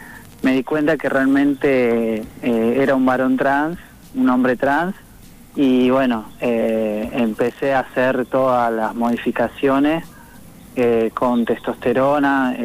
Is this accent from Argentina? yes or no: yes; Caleufú, La Pampa, Argentina; born there; Sí, aparte yo nací en Calofú, la Pampa.